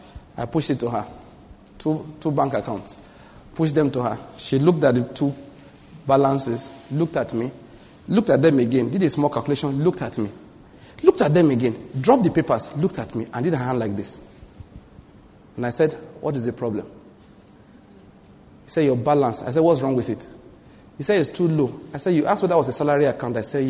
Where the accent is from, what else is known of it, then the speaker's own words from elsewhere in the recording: Enugu, Enugu State, Nigeria; I said, no, I come from Enugu. That's rather far.